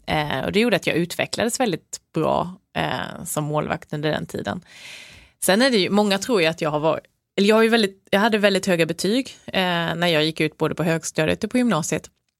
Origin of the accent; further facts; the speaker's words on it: Värnamo, Jönköping County, Sweden; Jag var bara 14 år när jag började spela med damlaget hemma i IFK Värnamo.